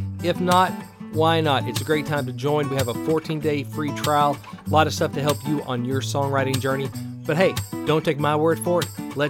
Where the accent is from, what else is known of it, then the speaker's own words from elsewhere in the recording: Arkansas, United States; I grew up in Arkansas. I didn't grow up in Tennessee. I didn't know anyone in Nashville.